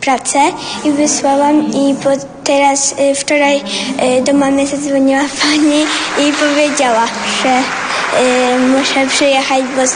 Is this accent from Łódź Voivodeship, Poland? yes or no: yes; Tomaszów Mazowiecki, Łódź Voivodeship, Poland; Z Maszowa Mazowieckiego.